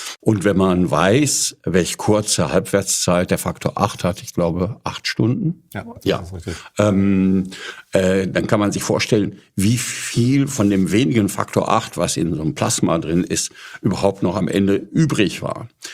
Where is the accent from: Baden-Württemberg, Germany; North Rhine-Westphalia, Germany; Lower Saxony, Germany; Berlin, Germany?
North Rhine-Westphalia, Germany; Paderborn; Also ich bin in Paderborn aufgewachsen.